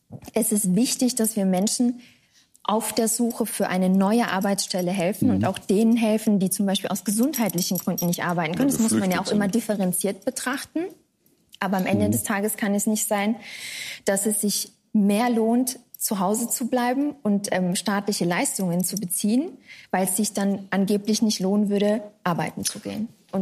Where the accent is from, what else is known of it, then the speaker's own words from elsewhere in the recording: Mannheim, Baden-Württemberg, Germany; Mein Papa schafft beim Benz, sagt man bei uns in Mannheim.